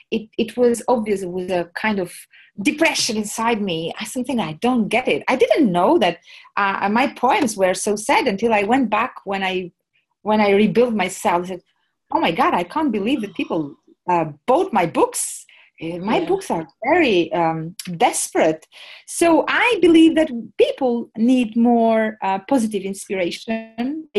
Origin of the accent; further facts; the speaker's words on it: Albania; I created a big movement in Albania, because I'm from Albania.